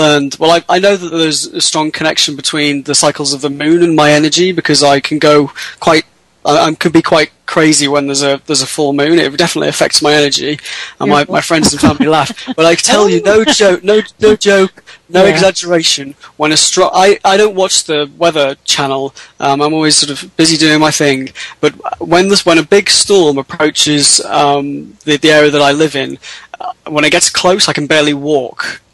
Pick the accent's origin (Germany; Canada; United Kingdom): United Kingdom; now in United States; I'm from the UK originally. You can tell from my accent, and we don't have huge storms like you have in the States.